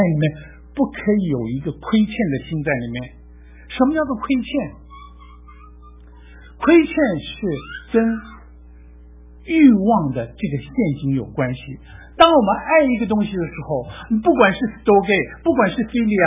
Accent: Taiwan; moved away as an adult; also born or lived in Beijing, China; now in United States; 我生在北京，我解放前我生在北京，解放后我生长在台湾，19岁那年来到美国，一直到现在。我在台湾生活了将近16年

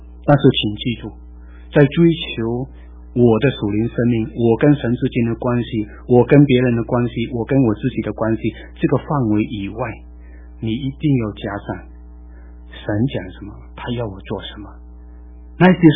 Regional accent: Fuzhou, Fujian, China; 我是福州人，看到福州人就是特别亲切感。

